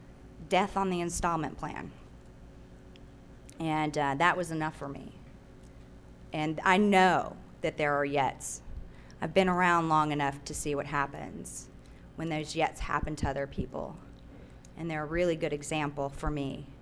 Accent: Houston, Texas, United States; Oh, and by the way, I was born and raised in Houston.

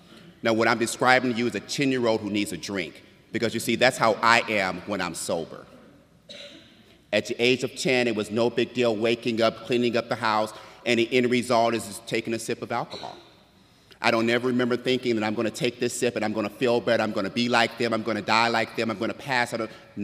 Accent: Milwaukee, Wisconsin, United States; born there; I was born in Milwaukee, Wisconsin.

